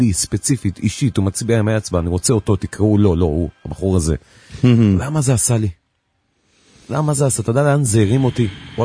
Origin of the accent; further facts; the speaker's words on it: Bnei Brak, Tel Aviv District, Israel; אז אני, בגלל שגדלתי בבני ברק, אז הייתי בבני ברק.